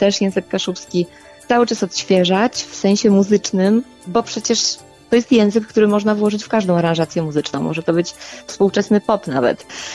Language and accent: Polish; Pomeranian Voivodeship, Poland; pochodzę z domu, gdzie język kaszubski był zawsze obecny. Mamusia i tatuś rozmawiali ze sobą tylko po kaszubsku.